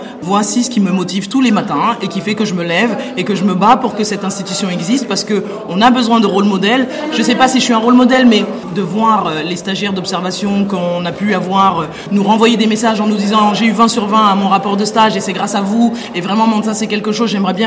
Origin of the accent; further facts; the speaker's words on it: France; qui j'étais en tant que Française dont les parents sont nés sur le continent africain et qui parfois avait du mal à trouver sa place. Aujourd'hui, j'en ai 24 de plus